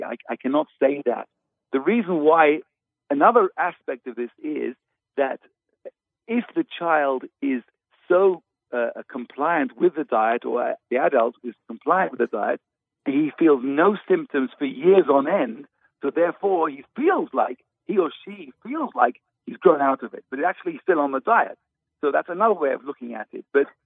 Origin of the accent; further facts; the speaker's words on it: England, United Kingdom; moved away as an adult; now in Jerusalem, Israel; I was born and trained in England, and we came on Aliyah in 1985.